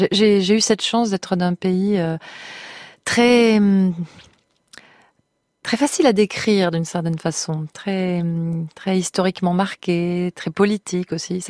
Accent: Nouvelle-Aquitaine, France; Je suis basque et française et européenne, sans problème.

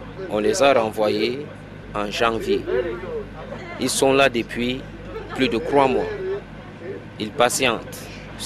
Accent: Cameroon; moved away; Moi, je suis Camerounais. J'ai fait la Tunisie, j'ai fait la Turquie, j'ai fait au moins 4 pays.

